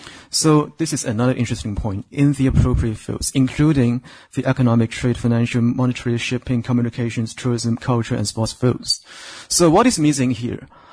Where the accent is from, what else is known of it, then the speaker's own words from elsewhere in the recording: Hong Kong; English is a second language; relations of Hong Kong was originally one of the most neglected subjects in international relations in my hometown.